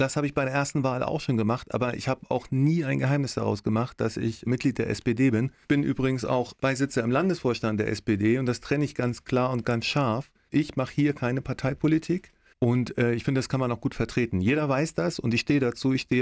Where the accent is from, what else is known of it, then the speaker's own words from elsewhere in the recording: Schleswig-Holstein, Germany; ich bin 2015 zurückgekehrt in meine Heimat Schleswig-Holstein.